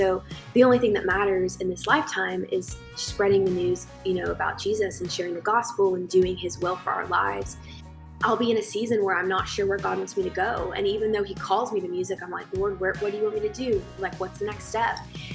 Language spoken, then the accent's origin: English; Kentucky, United States; Because I'm from Kentucky, I love super bluegrass country sounds.